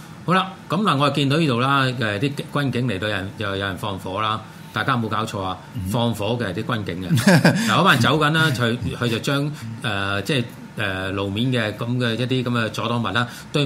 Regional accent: Hong Kong; 都話呢啲場景，我哋香港人其實一啲都唔係新嘅。

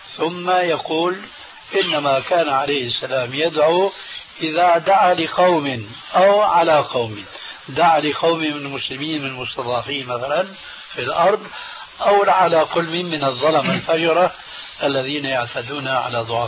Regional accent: Syria; وكما يقولون عندنا في سوريا

